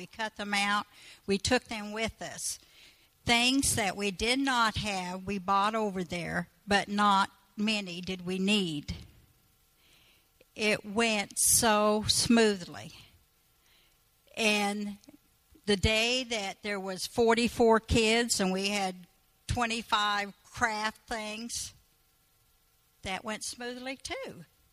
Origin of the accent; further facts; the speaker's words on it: Kansas, United States; I'm from Kansas. I know that.